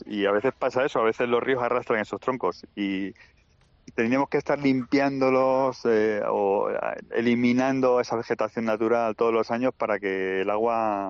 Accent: Extremadura, Spain; Yo te cuento una anécdota en mi pueblo de un puente que se rehizo en una carretera que había entre Jarandilla y otro pueblito al lado.

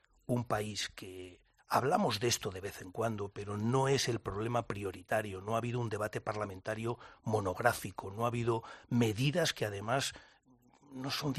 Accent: Spain; de las que yo al menos me siento orgulloso como español.

